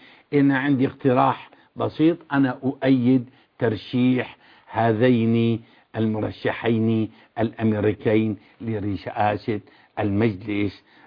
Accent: Syria; العتبي عندنا في سوريا ناقص نعل

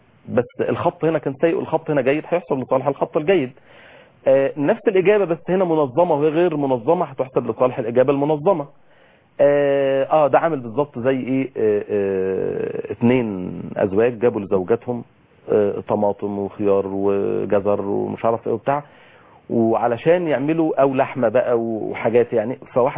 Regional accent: Egypt; ودي مشكله يعني من ضمن النكات اللي بتتقال عندنا في مصر

